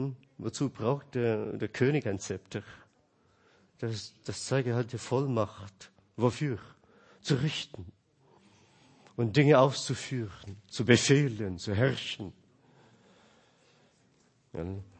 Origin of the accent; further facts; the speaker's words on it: United States; Ich schäme mich schon, als Amerikaner zu sein.